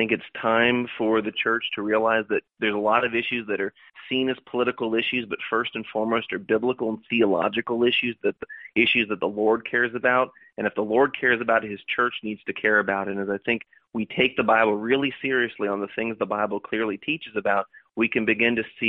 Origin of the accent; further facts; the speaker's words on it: Orlando, Florida, United States; your home state of Florida, which is actually my home state of Florida as well, I was born and raised in Orlando